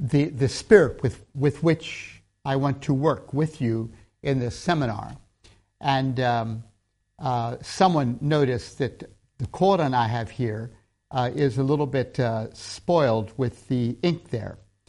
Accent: Tanzania; When I grew up in Tanzania

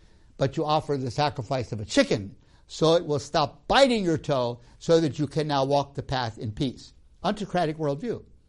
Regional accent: Tanzania; I grew up in Tanzania, as you know, and let's just imagine that I am a participant, I'm a Zanaki

